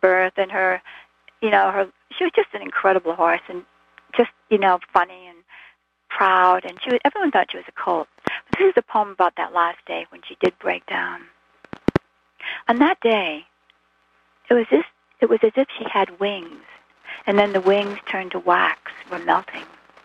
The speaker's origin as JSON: {"language": "English", "region": "Vermont", "country": "United States", "tie": "born or raised there", "said": "I don't like skiing, even though I grew up in Vermont."}